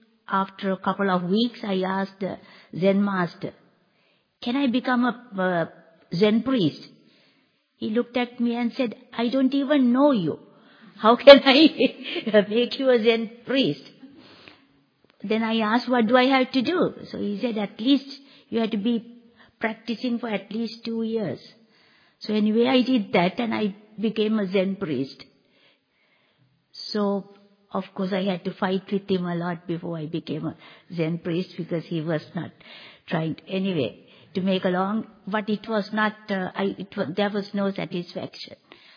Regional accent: Sri Lanka; I'm originally from Sri Lanka. And other than the fact that I was born a Buddhist, I was not a practicing Buddhist.

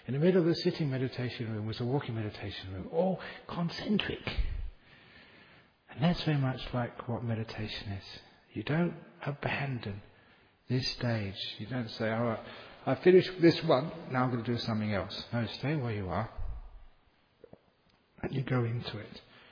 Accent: London, United Kingdom; born there; and of course, you know, I was born in London.

